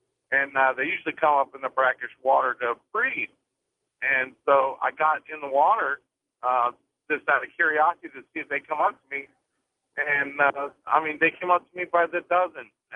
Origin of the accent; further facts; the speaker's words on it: North Carolina, United States; And I'm from the Outer Banks of North Carolina.